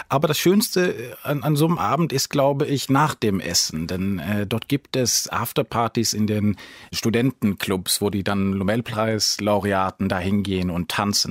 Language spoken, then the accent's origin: German; Sweden; German is a second language; Ich komme auch aus Schweden, aber bisher wurde ich nicht eingeladen.